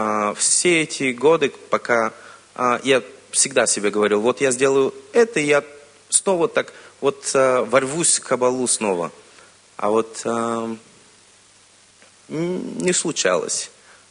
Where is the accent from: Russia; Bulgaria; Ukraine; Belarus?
Bulgaria; я из Болгарии. Это мой первый конгресс.